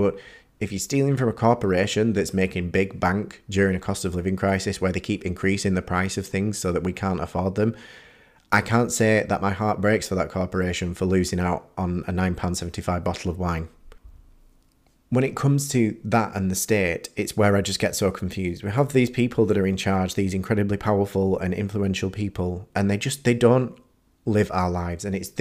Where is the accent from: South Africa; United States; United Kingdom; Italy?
United Kingdom; But the problem is that there's a level of weird indoctrination that comes with being British.